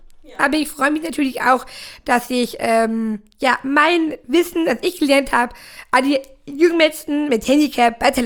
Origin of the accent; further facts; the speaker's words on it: Tutzing, Bavaria, Germany; Also beziehungsweise ich bin am Tutzing, am Starnberger See aufgewachsen.